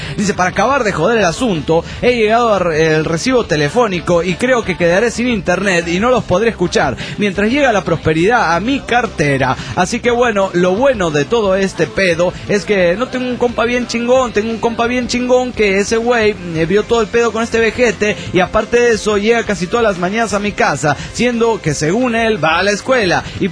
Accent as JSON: {"language": "Spanish", "region": "Mendoza", "country": "Argentina", "said": "soy de Mendoza y soy de Argentina."}